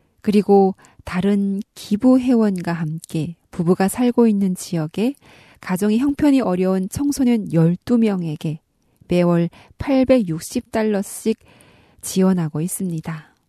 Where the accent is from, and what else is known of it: North Korea